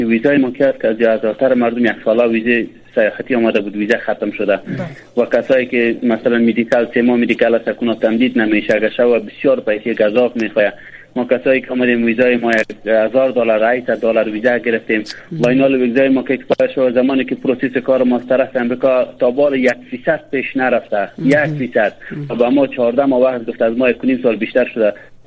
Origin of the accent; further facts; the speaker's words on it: Afghanistan; now in Pakistan; از افغانستان هستم و فیلن در پاکستان زندگی میکنم